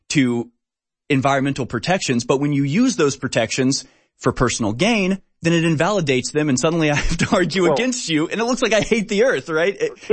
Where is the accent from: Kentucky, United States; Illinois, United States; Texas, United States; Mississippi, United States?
Texas, United States; Houston; I'm from Houston, their hometown, so I'm ashamed.